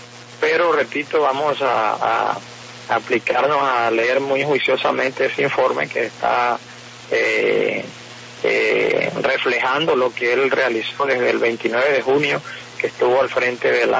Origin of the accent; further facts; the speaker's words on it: La Guajira, Colombia; tiene un estilo muy totalmente diferente a como somos nosotros los guajiros